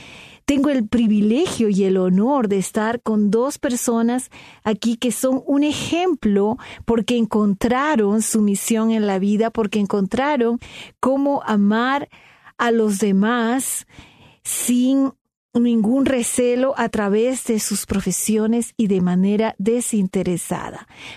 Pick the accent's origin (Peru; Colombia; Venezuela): Peru; como ustedes saben, yo soy peruana.